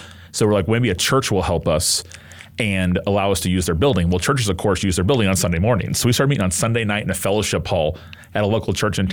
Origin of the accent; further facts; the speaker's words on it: Tallahassee, Florida, United States; I'm from Tallahassee, where I pastor now, and I was raised mainline Protestant